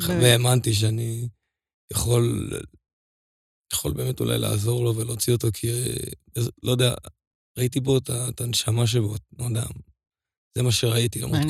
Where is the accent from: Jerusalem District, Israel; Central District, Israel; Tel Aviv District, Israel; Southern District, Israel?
Southern District, Israel; Beersheba; גדלתי, כשנולדתי היינו גרים בשכונת י' א', ולאחר מכן עברנו לשכונת ד'.